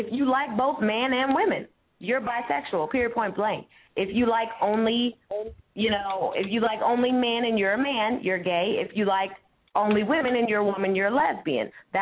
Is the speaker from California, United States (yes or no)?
yes; San Francisco, California, United States; I'm from San Francisco. I know how the groups and communities work.